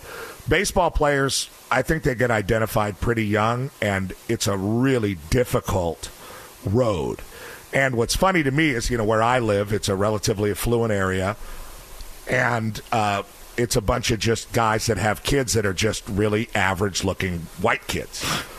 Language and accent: English; United States; I was just another front runner like every other American white kid or whatever in suburbia.